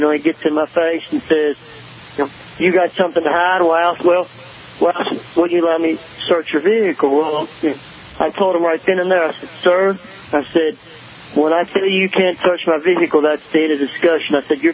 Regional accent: Nashville, Tennessee, United States; I grew up in Nashville, and the police in Nashville are a whole lot different

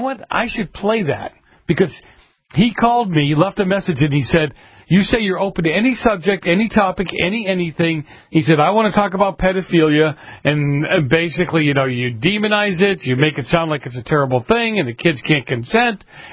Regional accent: Boston, Massachusetts, United States; Well, growing up in Boston, my dad used to say, you know, you keep your cash in your front pocket.

